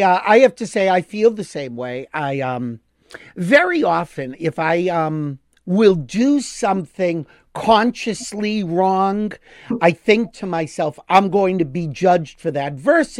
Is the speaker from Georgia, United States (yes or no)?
no; Boston, Massachusetts, United States; We're from Boston. We know these things.